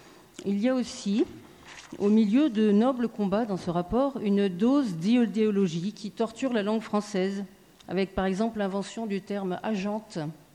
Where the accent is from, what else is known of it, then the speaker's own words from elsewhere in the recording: France; la condition des femmes a été mise à mal chez nous, en France